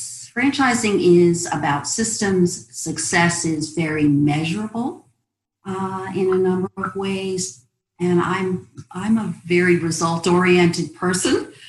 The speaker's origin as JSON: {"language": "English", "region": "New York", "country": "United States", "moved": "as an adult", "lives_now": "Washington, D.C., United States", "said": "I came from New York with a very young family. My children were preschool all the way up through elementary school, and I moved to the Washington, D.C. area."}